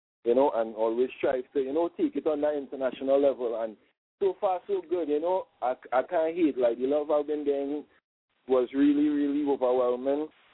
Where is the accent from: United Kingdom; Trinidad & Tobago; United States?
Trinidad & Tobago; I mean, although I'm from Trinidad and rapping